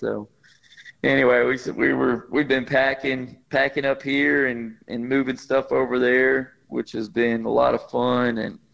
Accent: Angleton, Texas, United States; My earliest memories I grew up in Angleton, and we used to, you know, me and my dad, shoot, when I'm 6, 7, 8, 9 years old, hop in the car and drive down to Jamaica Beach area.

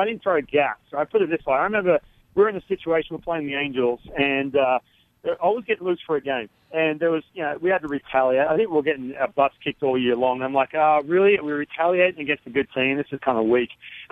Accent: Australia; because I'm Australian

